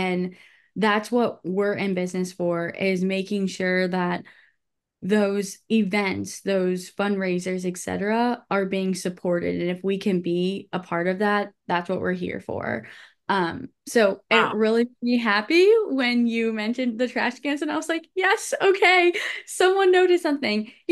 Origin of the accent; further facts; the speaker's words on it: St. Louis, Missouri, United States; I grew up in St. Louis, Missouri, but I am Sicilian. So I know there's a difference between being Italian and being Sicilian.